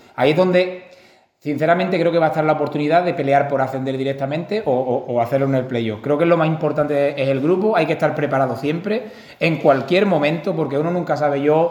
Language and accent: Spanish; Huelva, Andalusia, Spain; Encima compartimos la capitanía, tres somos de Huelva, ¿no?